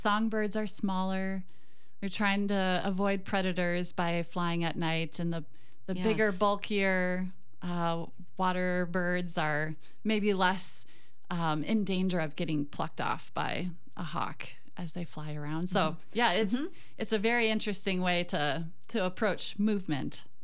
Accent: Madison, Wisconsin, United States; You know, I'm from Madison, where we have more prairie habitat and big lakes.

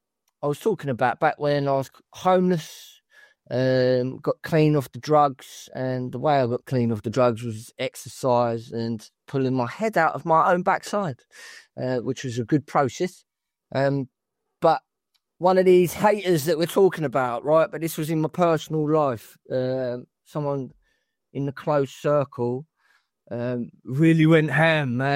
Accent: London, United Kingdom; Well, I hail originally from London

